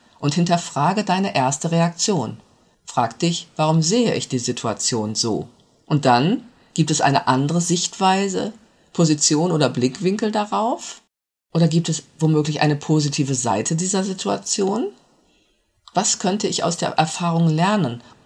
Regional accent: North Rhine-Westphalia, Germany; moved away as an adult; als ich mit Anfang 20 nach Mainz gezogen bin aus dem Ruhrgebiet

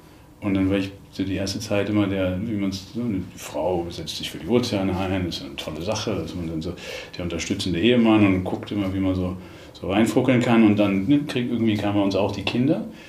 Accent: Berlin, Germany; Ich bin Berliner, ne?

